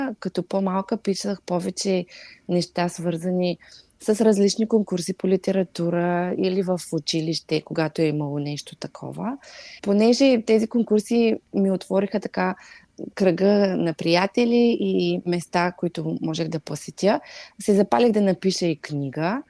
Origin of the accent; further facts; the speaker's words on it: Silistra, Silistra Province, Bulgaria; Аз съм родом от Силистра, едно много прекрасно малко градче, и там имам изключително много хубави и мили приятели и роднини.